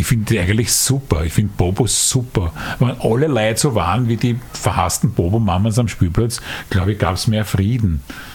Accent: Vienna, Austria; wir sind aus Simmering, die, da waren wir also, wo man da so geerdet ist und die Arbeiter und so weiter.

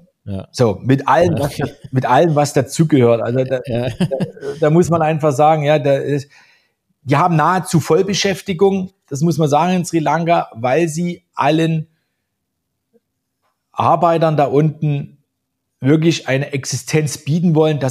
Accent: East Germany, Germany; born there; ich bin ja selber in der DDR geboren, bin auch Jungpionier gewesen und habe eine sozialistische Ausbildung genossen, also keine Ausbildung, aber eine kleine Prägung, bis zum Kindergartenalter und bis zum Eintritt in die Schule.

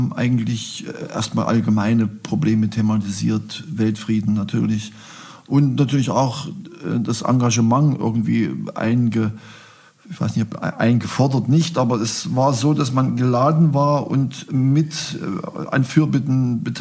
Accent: Leipzig, Saxony, Germany; Und ich komme ja aus Leipzig

